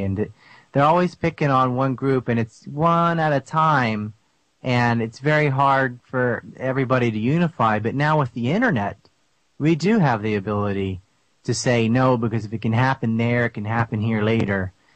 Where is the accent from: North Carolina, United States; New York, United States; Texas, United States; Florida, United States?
North Carolina, United States; moved away; I'm from Cape Hatteras Island. I lived there for 15 years.